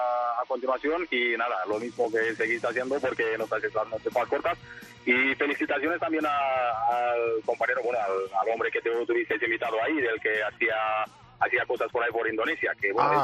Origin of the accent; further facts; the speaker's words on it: Romania; Spanish is a second language; Yo soy de Rumanía.